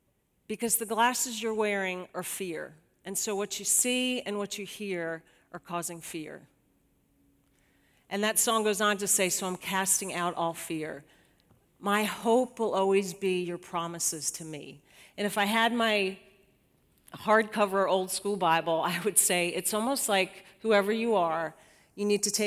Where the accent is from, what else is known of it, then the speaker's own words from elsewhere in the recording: Virginia, United States; also born or lived in Long Island, New York; I was born in New York. I used to talk like this. So I was born on Long Island. My dad got transferred with General Motors when I was in seventh grade. We moved down to the D.C. area, went to school in Northern Virginia